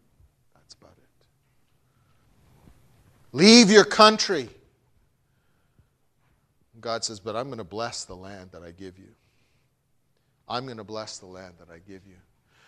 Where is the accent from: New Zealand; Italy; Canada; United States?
Canada; now in Bahamas; I came from the Great White North. I was raised in Canada. And I married a lovely young lady who dragged me kicking and screaming to the Bahamas.